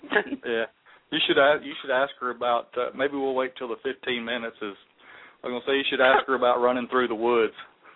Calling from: Dallas, Texas, United States; I'm actually in Dallas.

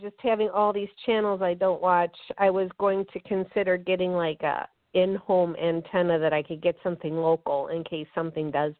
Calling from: Wisconsin, United States; I am calling from Wisconsin.

